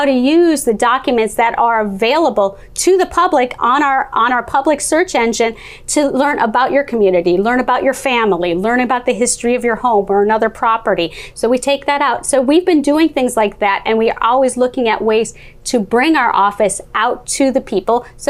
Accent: Minnesota, United States; accent: southern Canadian accent; Well, I did grow up in northern Minnesota, so you still hear a little bit of that, what I call my southern Canadian accent.

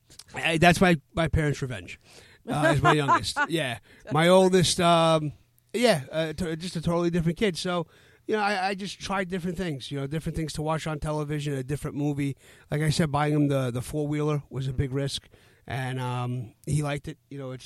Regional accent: New York City, New York, United States; accent: Bronx; But, I was raised in the Bronx. Right. And if you catch it really closely, my R sounds don't come through, and I still get teased up here because I say hua.

